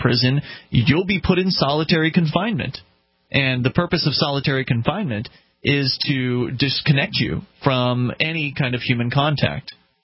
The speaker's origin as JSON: {"language": "English", "region": "Florida", "country": "United States", "lives_now": "New Hampshire, United States", "said": "the reason why you and I moved here, Johnny Ray, from different places. You came from North Carolina, I came from Florida."}